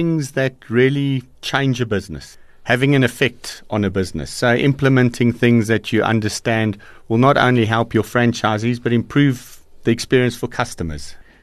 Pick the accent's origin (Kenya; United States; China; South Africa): South Africa; Ficksburg, Free State; Yeah, I think growing up in Ficksburg, small little Eastern Free State town, my dad was the school principal